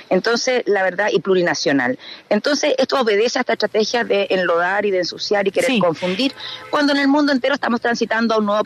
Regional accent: Chile; A mí me da una profunda vergüenza como parlamentaria chilena este reglamento

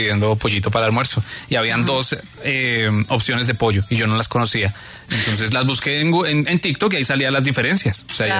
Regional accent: Boyacá, Colombia; accent: mixed Bogotá and Boyacá dialect; also born or lived in Bogotá; Yo soy rolo con descendencia boyacense. Entonces, okay. Como que me crié en Boyacá, pero soy rolo y después acá otro tiempo. Entonces es una combinación de las dos. Toda mi familia es boyacense. Entonces como que tengo esa combinación y ese dialecto un poco combinado.

